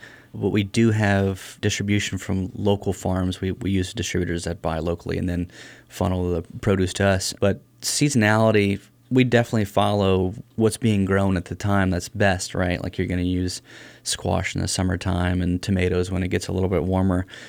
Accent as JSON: {"language": "English", "town": "Metairie", "region": "Louisiana", "country": "United States", "also_born_or_lived": "Mississippi", "said": "So I'm from Louisiana. I was born in Metairie, which is a smaller town right outside of New Orleans. We lived in Metairie for, I think, 5 years when I was a child or from birth."}